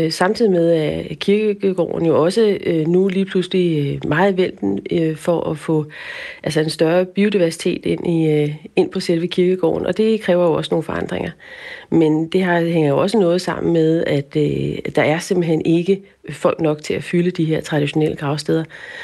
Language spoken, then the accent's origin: Danish; Copenhagen, Capital Region of Denmark, Denmark; accent: Copenhagen; Som man også kan høre på min dialekt, er jeg jo originalt fra København.